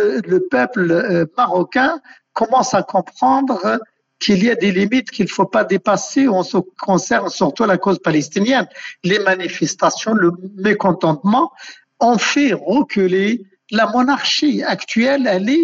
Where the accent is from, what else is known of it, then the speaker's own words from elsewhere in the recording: Algeria; et je ne dis pas ça parce que je suis algérien